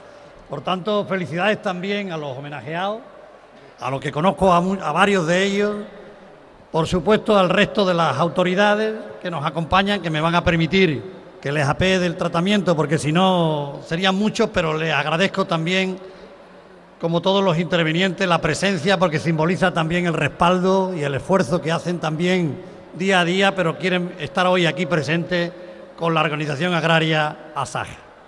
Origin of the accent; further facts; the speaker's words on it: Chiclana de la Frontera, Andalusia, Spain; also born or lived in Bornos; Y yo nací en el pueblo de al lado, nací en Bornos y me fui pequeño a otro magnífico pueblo, Chiclana de la Frontera.